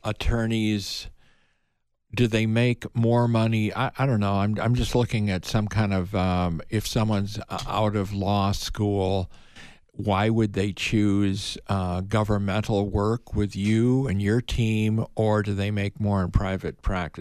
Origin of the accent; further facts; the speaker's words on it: Wellman, Illinois, United States; I play acted throwing the ball against the brick wall growing up in Wellman, Illinois, and announcing fictitious baseballs